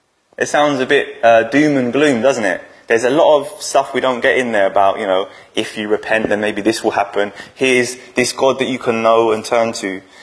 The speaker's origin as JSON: {"language": "English", "region": "London", "country": "United Kingdom", "tie": "born or raised there", "said": "A bit like my hometown, London. Some of you listening and hearing my accent's a bit suspect. It's not an Oldham accent. It's because I'm from London, right?"}